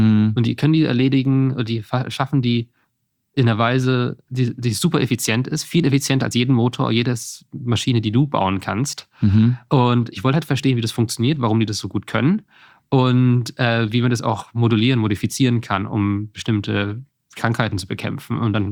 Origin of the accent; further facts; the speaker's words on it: Würzburg, Bavaria, Germany; also born or lived in Canada; Habe dann in Deutschland gewohnt, gelebt, in Würzburg bin ich groß geworden, das ist so eine Universitätsstadt.